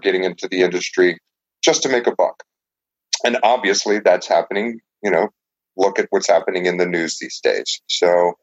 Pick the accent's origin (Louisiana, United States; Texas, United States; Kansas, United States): Louisiana, United States; New Orleans; Well, I'm originally from New Orleans. I'm a good Cajun boy.